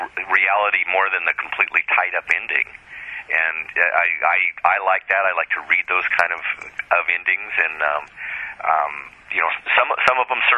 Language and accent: English; Wyoming, United States; when I was growing up in Wyoming and in the Mountain West